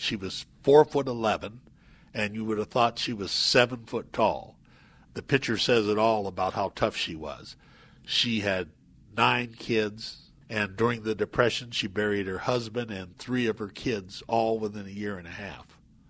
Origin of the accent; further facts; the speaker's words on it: Idaho, United States; And I said, "Oh, no, I'm from Idaho."